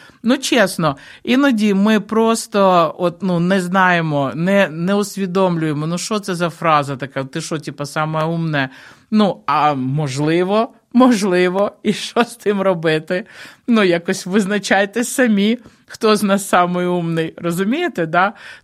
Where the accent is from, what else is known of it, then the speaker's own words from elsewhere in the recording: Kyiv, Ukraine; що в молодості, коли я зростала в Києві, я, як багато людей в Києві, була впевнена